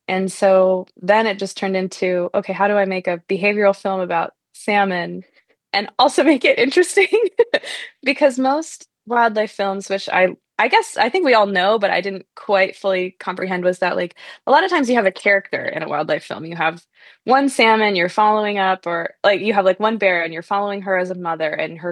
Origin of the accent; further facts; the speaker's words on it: Alaska, United States; I love the Kenai River. I grew up fishing on the Kenai.